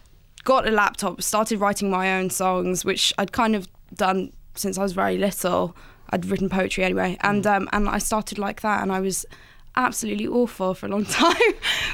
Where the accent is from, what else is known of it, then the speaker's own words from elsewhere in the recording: Wales, United Kingdom; also born or lived in Greece; Well, I used to go back and forth every year, but probably about 5 years living there, and right. Then the rest of the time is in Wales and South Wales.